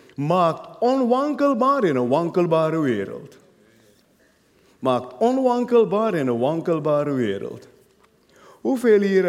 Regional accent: Nigeria; Dutch is a second language; now in Netherlands; ik kom uit Nigeria, mijn vader was arm, mijn moeder was arm

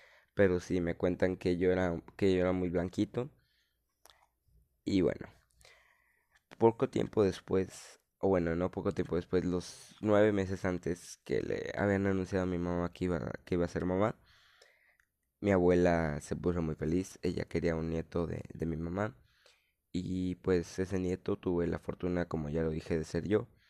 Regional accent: Monterrey, Nuevo León, Mexico; born there; Nací en Monterrey, Nuevo León, el 21 de diciembre del 2006.

